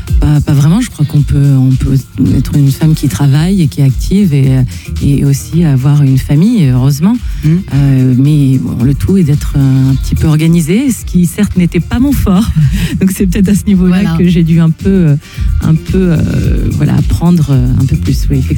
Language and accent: French; Brittany, France; beaucoup voyagé, beaucoup déménagé. Donc j'ai toujours été un peu une nomade, mais comme tous les nomades, toujours rattachée à ma région d'origine, forcément, donc, qui est la Bretagne.